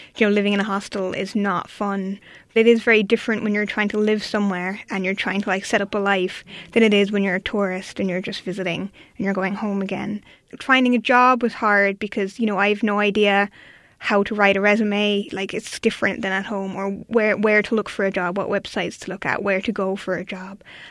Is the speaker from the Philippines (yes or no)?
no; Ireland; now in Oakland, United States; I'm living in Oakland, and I'm from Ireland. I came over, well, I left home in September, but I've been living in the Bay Area since January.